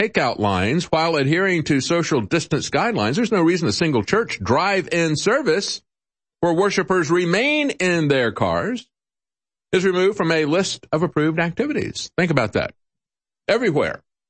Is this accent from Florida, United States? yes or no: yes; Tampa, Florida, United States; also born or lived in New York; But when I went to New York, after growing up in Tampa, 60s and 70s, very different from the way Tampa is today.